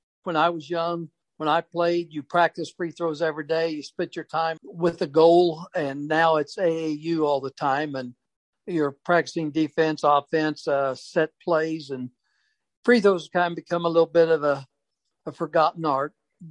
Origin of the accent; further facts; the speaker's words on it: United States; had a lot of fun growing up in Washington.